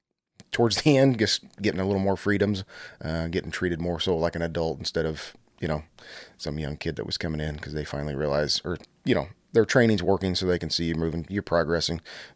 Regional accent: Carrollton, Illinois, United States; I was born and raised around Carrollton.

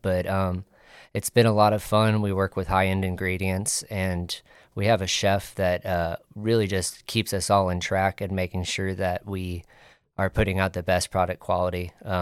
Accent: Collinsville, Illinois, United States; now in Dow, United States; Originally from Collinsville, but I moved to the area about 5 years ago. My wife and I live out in Dow.

